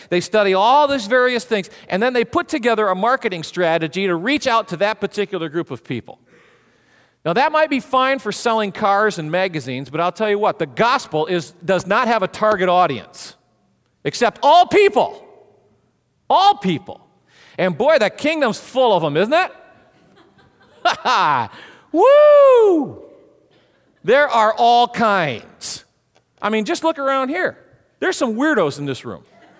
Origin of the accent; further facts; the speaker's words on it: Cassidy, Michigan, United States; Years and years ago, when I was growing up in Cassidy, Michigan, Richard Nixon came to our town. It was an amazing time. I mean, our community was 2,000 people.